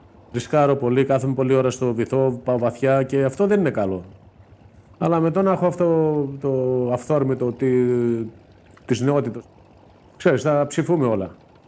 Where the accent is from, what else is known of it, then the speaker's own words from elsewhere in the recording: Kalymnos, South Aegean, Greece; θα είμαι από Κάλυμνο.